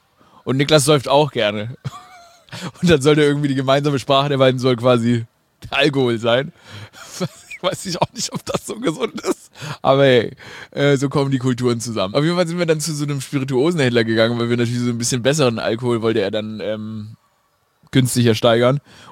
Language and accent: German; Stuttgart, Baden-Württemberg, Germany; Ich bin in Stuttgart aufgewachsen